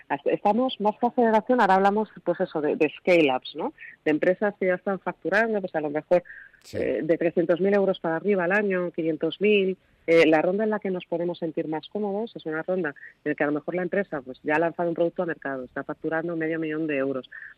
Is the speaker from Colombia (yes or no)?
no; Madrid, Community of Madrid, Spain; yo creo que soy madrileña y adoro el sitio donde vivo.